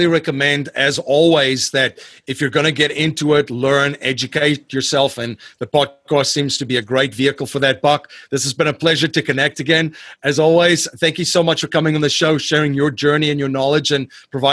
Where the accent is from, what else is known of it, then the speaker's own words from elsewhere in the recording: South Africa; I still remember growing up in South Africa